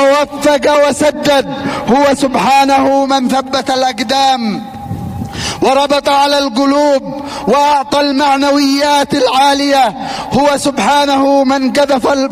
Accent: Yemen; نحن كشعب يمني مؤمن مجاهد

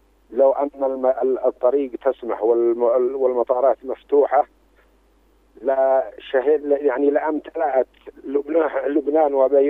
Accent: Yemen; نحن شعب يمني يمتلك إرادته السياسية والعسكرية وقرارها السيادي

